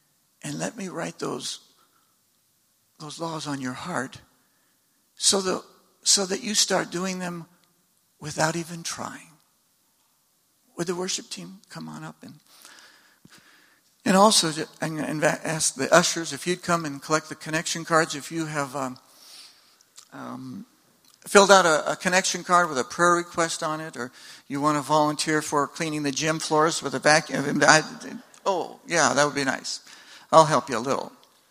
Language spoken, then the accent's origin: English; United States; And I thought, well, I'm the American. I'll show him how to play basketball because I'm one of the best at my school.